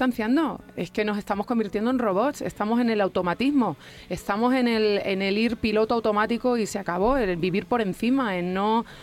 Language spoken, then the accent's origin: Spanish; Extremadura, Spain; Eso es, super, es que vengo de Extremadura. Y vengo.